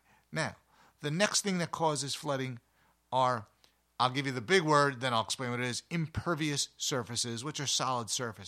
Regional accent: Northeast, United States; I grew up in the Northeast, and I'm thinking about the town that I was raised in.

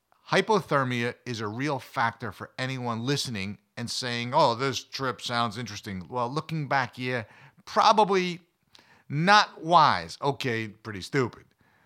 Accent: Northeast, United States; Well, growing up in the Northeast meant snow in the higher altitudes until most times like mid-April.

